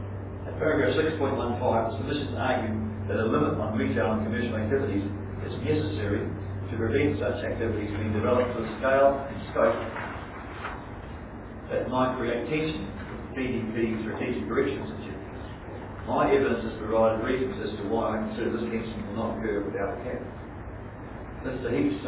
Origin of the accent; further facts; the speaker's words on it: Greymouth, West Coast, New Zealand; since it's my hometown many years ago, before I became a cottonseller as a coal miner